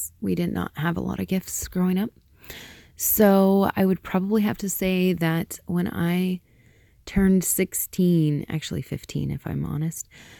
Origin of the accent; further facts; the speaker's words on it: the South, United States; I'm from the South and we don't get the kind of snow that's beautiful and stuff.